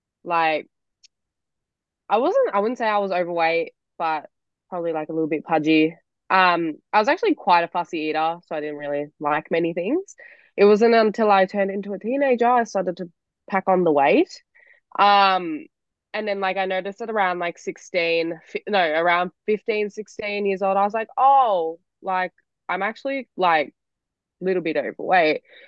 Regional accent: Melbourne, Victoria, Australia; I'm 24. I'm from Melbourne, Australia

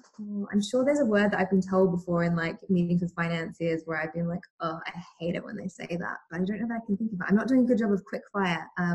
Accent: Australia; accent: Australian; And I've been told that my accent becomes more Australian when I'm angry and when

